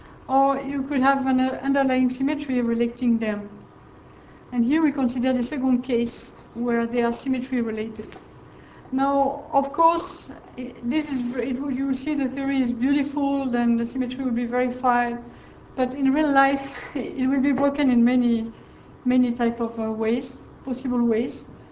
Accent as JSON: {"language": "English", "country": "France", "accent": "French", "second_language": "English", "said": "So tell me if you don't hear me or if my French accent is too strong."}